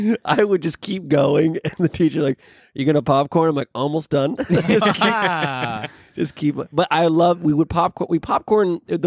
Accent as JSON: {"language": "English", "region": "California", "country": "United States", "tie": "born or raised there", "said": "Yeah, because I grew up in Orange County."}